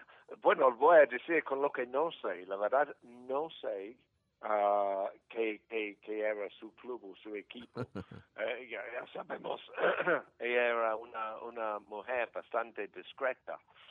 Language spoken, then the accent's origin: Spanish; England, United Kingdom; Yo, como en inglés, pienso primero